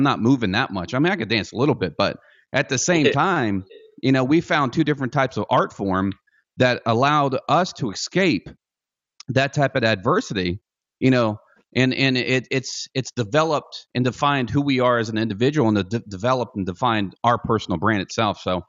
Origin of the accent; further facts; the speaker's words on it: Indiana, United States; also born or lived in South Korea / Texas; I was born in South Korea. Within that first year, we went from South Korea to Texas, where he was stationed at. And they got a divorce at a very, very, at a very young age for myself. So I moved to my dad's hometown in Indiana, and it was a very, very small town